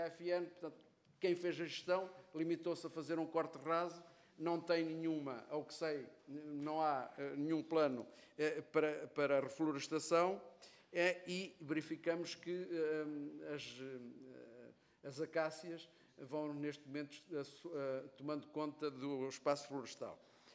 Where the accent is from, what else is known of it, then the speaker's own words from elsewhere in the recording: Penacova, Coimbra, Portugal; o Saco e a de Penacova, de onde eu sou originário